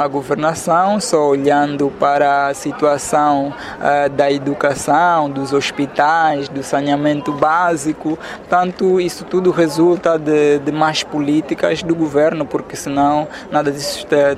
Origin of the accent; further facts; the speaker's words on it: Ambaca, Cuanza Norte, Angola; Sou natural do Kwanza Norte, no município de Ambaka. Portanto, sou ativista angolano